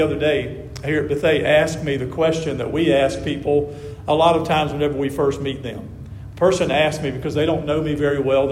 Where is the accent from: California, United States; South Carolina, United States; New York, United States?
South Carolina, United States; Camden; But I grew up in my hometown, not very far from here, right down the road between here and Columbia, a little town of Camden.